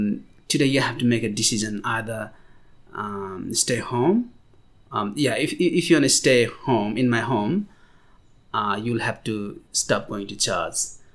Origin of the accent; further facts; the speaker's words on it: Nepal; English is a second language; now in Australia; I'm originally from Nepal. So it's been 4 years, nearly 4 years since I came to Australia.